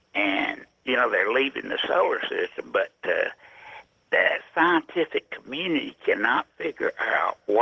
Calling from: Chattanooga, Tennessee, United States; Yeah, I'm from Chattanooga, Tennessee.

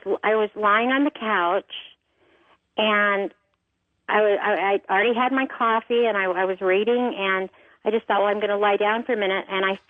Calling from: Salt Lake City, Utah, United States; Salt Lake City.

